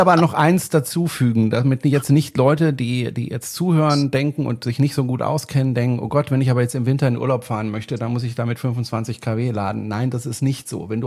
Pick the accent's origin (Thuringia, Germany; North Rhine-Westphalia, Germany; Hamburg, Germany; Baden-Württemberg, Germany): Baden-Württemberg, Germany; ich bin Badener. Badenser.